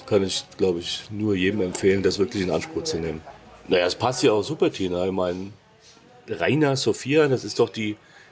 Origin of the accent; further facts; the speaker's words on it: Hesse, Germany; born there; ich bin gebürtiger Hesse, es gibt kein R in der Sprache bei uns.